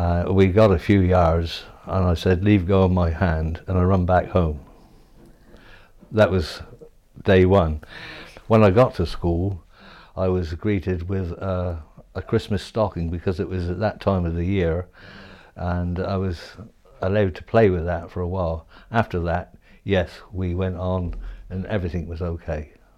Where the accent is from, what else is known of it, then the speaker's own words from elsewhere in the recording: Lyndhurst, South East England, United Kingdom; born there; I was born in Lyndhurst, possibly at the Fenwick Hospital, the 9th of the 10th, 28.